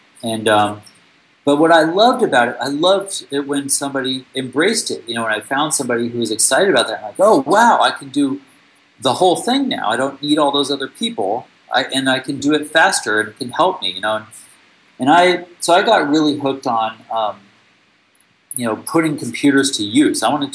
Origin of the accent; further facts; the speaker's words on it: Alaska, United States; Well, I grew up in Alaska in the cold and the dark with nothing to do. And for a nerd in Alaska without a lot of friends, I mean, I was in a small town with no friends.